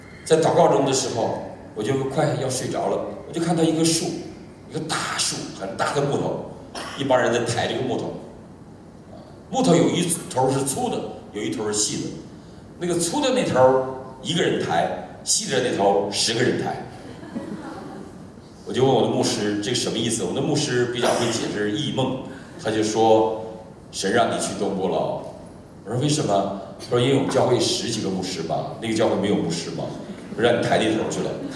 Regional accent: Northeast China, China; 我们东北人实在勇敢就是勇敢

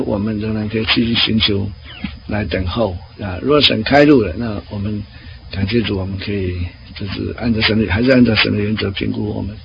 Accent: Taoyuan, Taiwan; 最后想到我，因为我是桃园人

